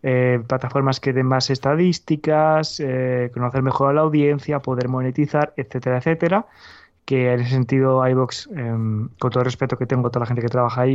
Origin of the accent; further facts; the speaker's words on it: Valladolid, Castile and León, Spain; born there; Sí, perdón, nacido en Valladolid, efectivamente no soy ciudadano del mundo.